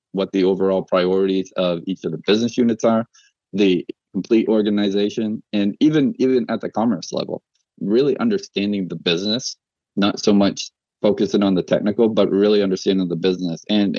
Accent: Maine, United States; I'm originally from Maine, very northern Maine, literally at the end of the Appalachian Trail. So not southern Canada. It was still in the U.S., but very close to the border.

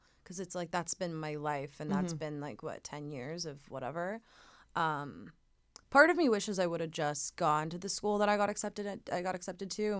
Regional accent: Laguna, California, United States; And despite growing up in Laguna, whatever.

